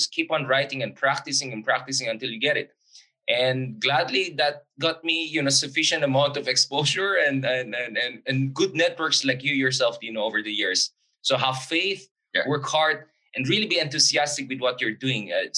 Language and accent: English; Philippines; it's easier for me to relate to Mexicans than Malaysians, you know, as a Filipino.